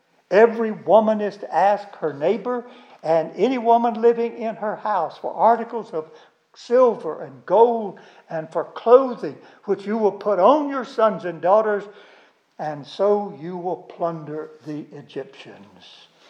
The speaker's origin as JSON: {"language": "English", "region": "Florida", "country": "United States", "tie": "born or raised there", "said": "Now, folks, I was raised on Rattlesnake Hill in North Florida."}